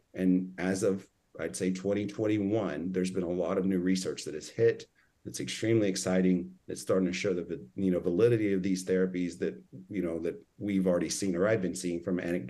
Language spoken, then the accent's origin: English; Texas, United States; or even in my home state of Texas